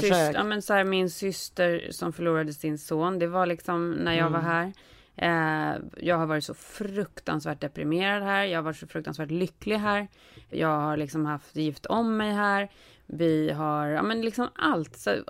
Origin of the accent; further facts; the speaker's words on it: Sweden; moved away as an adult; now in Los Angeles, United States; Jag satt hemma i Sverige, vi hade precis varit, samma år hade vi bott några månader i New York